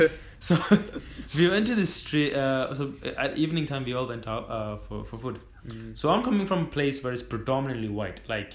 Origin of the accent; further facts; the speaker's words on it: Ireland; No, I mean, I'm from Ireland.